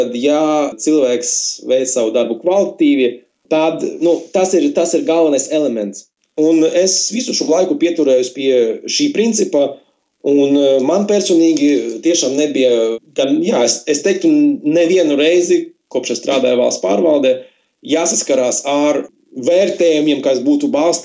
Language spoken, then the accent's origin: Latvian; Preiļi, Preiļi Municipality, Latvia; Jā, es faktiski esmu no Latgales, no nelielās pilsētas, kas saucas Preili, kur faktiski es nodzīvoju no dzimšanas līdz vidusskolas beigām.